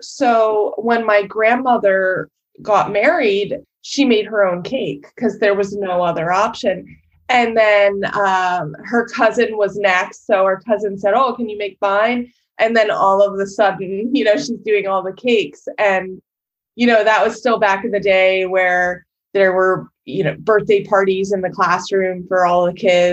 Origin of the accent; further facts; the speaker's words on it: Maryland, United States; I grew up in Maryland. And it was very colonial.